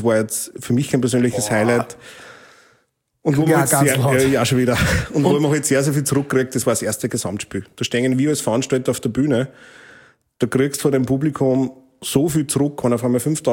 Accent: St. Martin im Innkreis, Upper Austria, Austria; haben wir quasi in meinem Heimatort in St. Martin im Innkreis, haben wir quasi immer Probenwochen gehabt

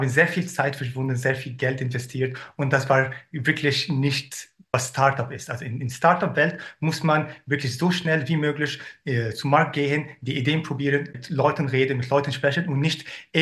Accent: Cairo, Cairo Governorate, Egypt; now in Vienna, Austria; Ich bin ein Österreicher aus Kairo, der jetzt in Wien wohnt.

